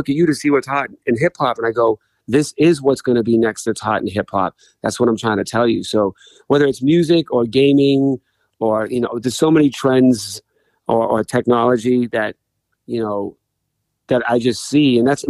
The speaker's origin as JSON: {"language": "English", "town": "Boston", "region": "Massachusetts", "country": "United States", "said": "because I'm from Boston, will look at Boston in a more positive light."}